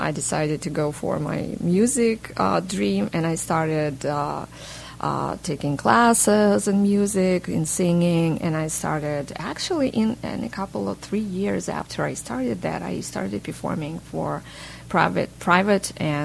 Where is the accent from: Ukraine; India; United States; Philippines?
Ukraine; Kyiv; Well, I was raised in Ukraine, Kyiv, the capital of Ukraine